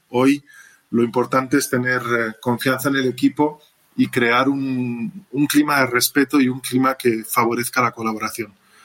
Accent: Madrid, Community of Madrid, Spain; nací y crecí en Madrid, pero de padres internacionales. Mi madre es escocesa y mi padre nació en Marruecos. Y decidieron llevarme a la escuela francesa

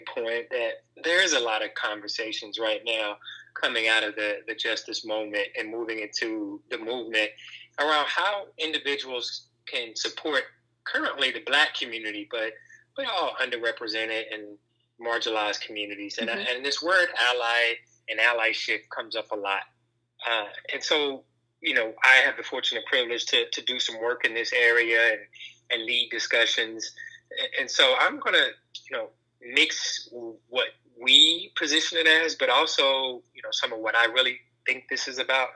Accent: Charlotte, North Carolina, United States; I was born and raised on the East Coast, Charlotte, North Carolina native.

